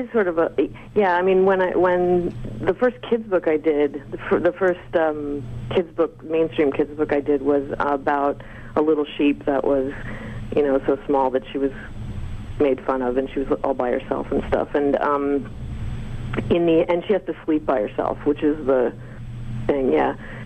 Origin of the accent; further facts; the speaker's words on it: East Coast, United States; moved away as an adult; also born or lived in San Francisco Bay Area; now in Sydney, Australia; I mean, I grew up on the East Coast, so I'm not. I mean, you know, I'm more. I miss New York a lot. And Sydney's kind of my New York now.